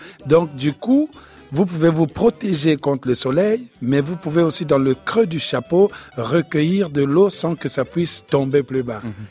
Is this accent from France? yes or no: no; Republic of the Congo; je viens du Congo-Brazzaville